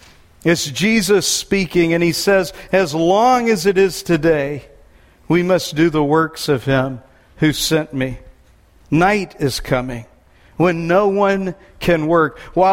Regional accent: Texas, United States; This makes me think of when I was a kid growing up in Texas.

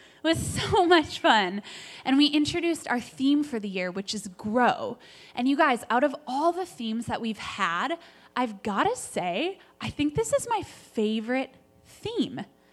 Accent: Minnesota, United States; Well, a lot of you guys know that I'm from Minnesota.

